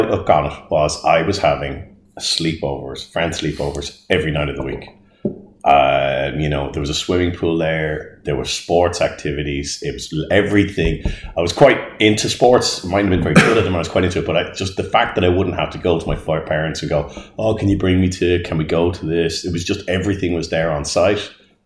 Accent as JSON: {"language": "English", "town": "Dublin", "region": "Leinster", "country": "Ireland", "tie": "born or raised there", "said": "I grew up in Drumcondra in North Dublin. I went to school in St. Patrick's, which was still is the teacher training school for primary in Ireland."}